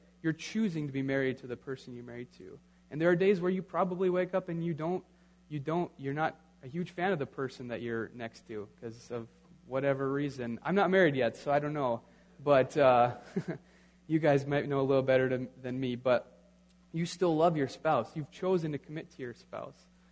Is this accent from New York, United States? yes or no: no; Minnesota, United States; And you guys know this. I'm from Minnesota. I'm obviously a huge Twins fan.